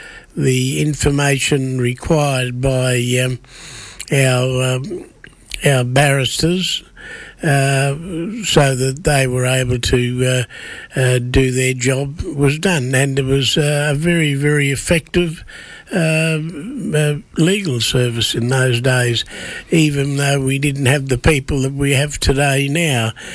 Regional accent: Meekatharra, Western Australia, Australia; born there; Well, I was born in Meekatharra.

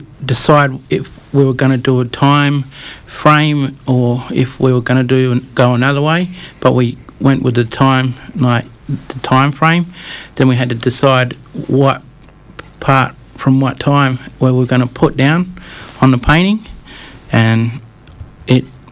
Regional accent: Balga, Western Australia, Australia; I'm from Balga. I went to Balga High School, grew up in Balga, moved to 2J for a few years after I've had a few kids.

